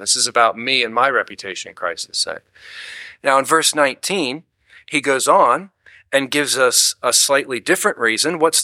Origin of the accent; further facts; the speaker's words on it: Pennsylvania, United States; where I grew up in Pennsylvania, have people that drive, you know, horses and buggies instead of cars.